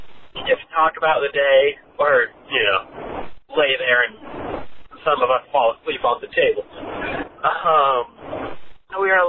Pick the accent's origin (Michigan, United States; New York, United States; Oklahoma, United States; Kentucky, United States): Oklahoma, United States; Bixby; I'm from Bixby, Oklahoma.